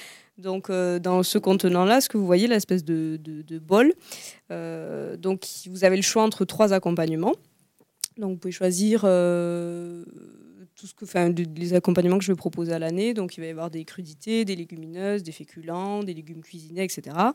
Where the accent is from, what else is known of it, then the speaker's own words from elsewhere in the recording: England, United Kingdom; accent: English; French is a second language; Désolée pour mon accent anglais